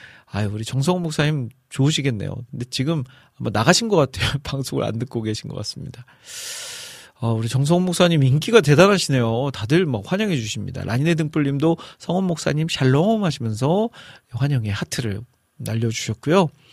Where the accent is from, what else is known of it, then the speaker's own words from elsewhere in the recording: North Jeolla, South Korea; 저는 전라북도 출신이라서 저희 고장에서는 솔이라고 불렀거든요.